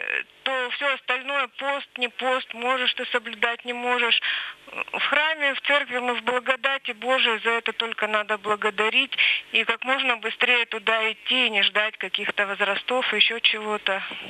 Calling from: Yekaterinburg, Sverdlovsk Oblast, Russia; я звоню из Екатеринбурга.

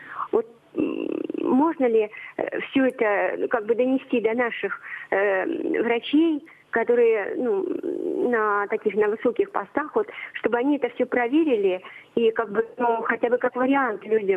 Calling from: Saint Petersburg, Russia; я звоню вам из Санкт-Петербурга.

